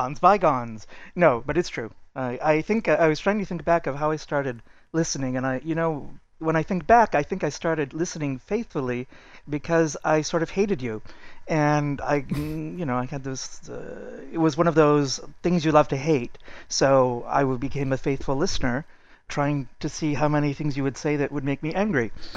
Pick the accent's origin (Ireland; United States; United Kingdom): United States; moved away as an adult; now in Paris, France; Yes, I'm an American, yeah. Well, I studied French literature in the U.S. and came to Paris to do research for my dissertation.